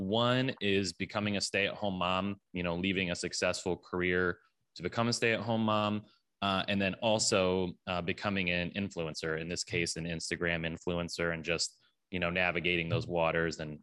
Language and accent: English; Fort Wayne, Indiana, United States; we moved our family from Orlando to Fort Wayne, my hometown